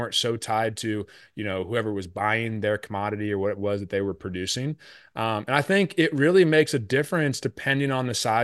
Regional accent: Florida, United States; I grew up in Florida in a subdivision completely off a ranch or off a farm, had nothing really to do with farming and ranching as I grew up

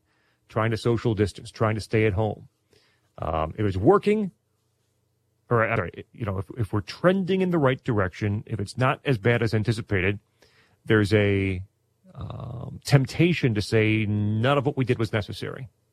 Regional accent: Chicago, Illinois, United States; Even in Chicago, where I keep an eye on because I'm from the Chicago area originally, still a family there.

